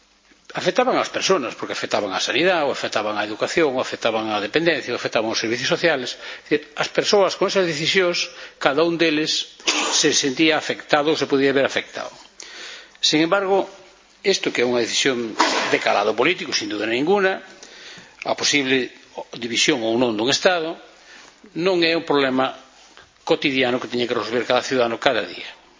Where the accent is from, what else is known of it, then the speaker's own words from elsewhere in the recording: Galicia, Spain; Eu que non son independentista, pero son galego, síntome galego